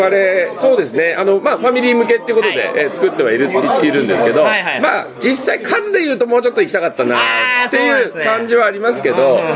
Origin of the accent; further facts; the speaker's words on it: Sapporo, Hokkaido, Japan; 札幌から来ました。